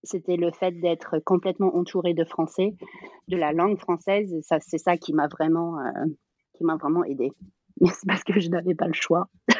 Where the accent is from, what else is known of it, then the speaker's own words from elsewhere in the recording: California, United States; now in France; Toute mon enfance aux États-Unis, on était les Français. J'étais la Française, la Frenchie. Mmh. Ici, je suis américaine, la Californienne.